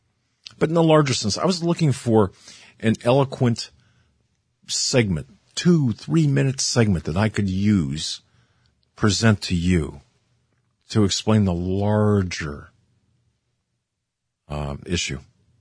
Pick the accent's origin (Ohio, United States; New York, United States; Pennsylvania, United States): Pennsylvania, United States; For example, Pennsylvania, my home state